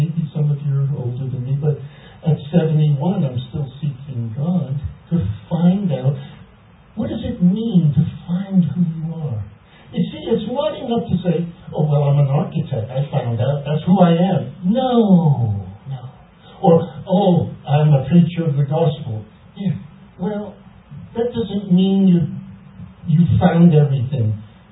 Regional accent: Bahamas; born there; You know, I wasn't born in a country. Did you know that? I was born in the Bahamas. Bahamas was under the British Commonwealth. My parents were Greek. My father came from Greece.

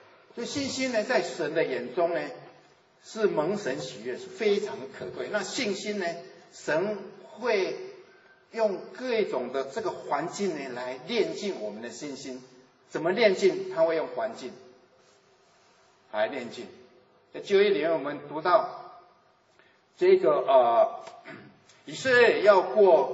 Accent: Taiwan; 我从台湾来的，我曾经爬过台湾最高的山玉山

